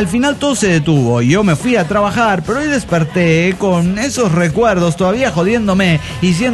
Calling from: Bucaramanga, Santander, Colombia; de Bucaramanga, Colombia.

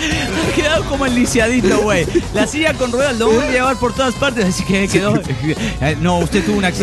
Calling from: Ferrara, Emilia-Romagna, Italy; de Ferrara, Italia.

